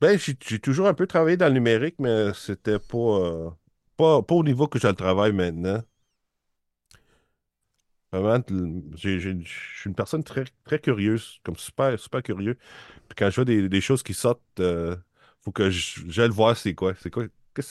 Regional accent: Ontario, Canada; Puis en plus, je suis franco-ontarien, en plus de ça.

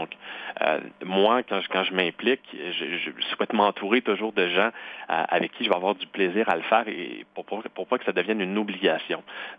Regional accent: Lac-Mégantic, Quebec, Canada; dans le coin de Lac-Mégantic, là où j'ai grandi.

